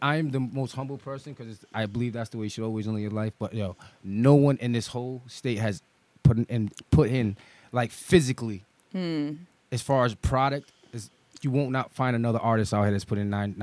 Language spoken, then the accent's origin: English; Rhode Island, United States; also born or lived in Brooklyn; I'm originally from Brooklyn, but I grew up in Rhode Island. You know, okay. Rhode Island baby 401.